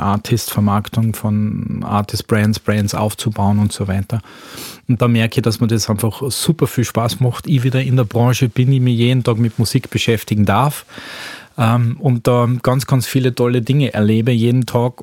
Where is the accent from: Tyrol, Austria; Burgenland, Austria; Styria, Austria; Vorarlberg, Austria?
Tyrol, Austria; now in Vienna, Austria; ich bin ursprünglich aus Tirol. Wohne aber jetzt doch schon 23, 24 Jahre in Niederösterreich, respektive Wien.